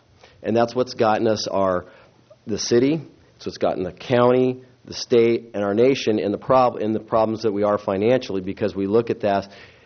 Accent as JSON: {"language": "English", "town": "Morro Bay", "region": "California", "country": "United States", "tie": "born or raised there", "said": "I was born and raised in Morro Bay. I've lived here for 46 years."}